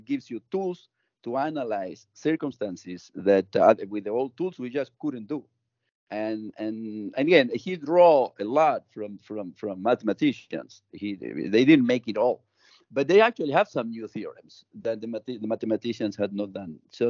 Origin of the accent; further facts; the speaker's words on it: Tucumán, Argentina; So I managed to invite him to come to my hometown because there was a big conference. My hometown is where independence was declared in Argentina in 1816.